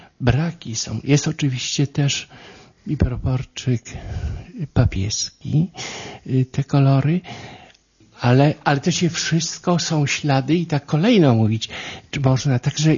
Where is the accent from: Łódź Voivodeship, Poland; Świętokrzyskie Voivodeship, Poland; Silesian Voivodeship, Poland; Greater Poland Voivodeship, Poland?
Świętokrzyskie Voivodeship, Poland; Sandomierz; Nie mój, ja pochodzę z Sandomierza.